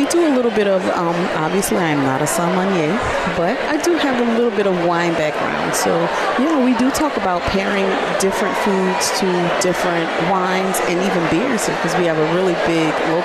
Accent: New Orleans, Louisiana, United States; Growing up in New Orleans, you know, I never really figured I would be a chef.

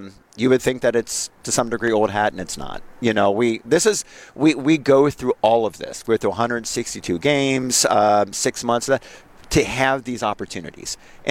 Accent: Ohio, United States; now in Wisconsin, United States; You know, I've been here with the Brewers for 19 years, but I'm not a Wisconsinite. I grew up in Ohio.

